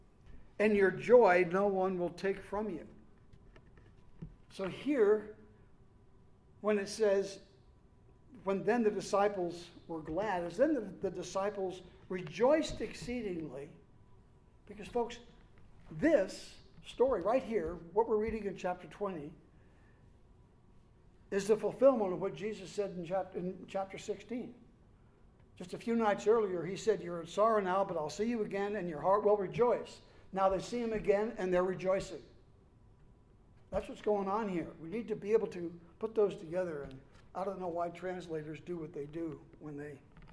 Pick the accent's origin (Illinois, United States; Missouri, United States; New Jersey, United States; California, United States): Missouri, United States; born there; And if you want to ascribe that to the fact that I was born in Missouri, you can.